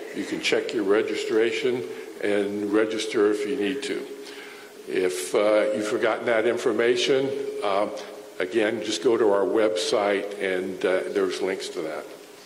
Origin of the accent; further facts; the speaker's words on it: Chesapeake, Virginia, United States; I'm from Chesapeake. I'm part of the Virginia Poor People's Campaign